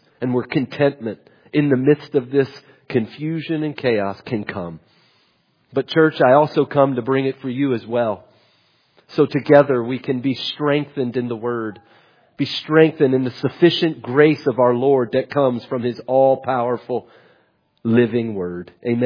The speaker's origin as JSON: {"language": "English", "region": "West Virginia", "country": "United States", "said": "I'm a nobody from West Virginia."}